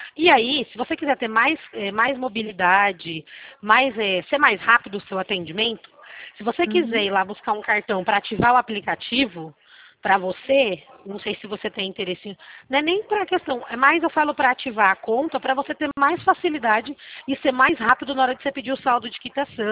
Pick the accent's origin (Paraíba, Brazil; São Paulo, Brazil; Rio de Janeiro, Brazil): São Paulo, Brazil; Presidente Prudente; Sou de Prudente.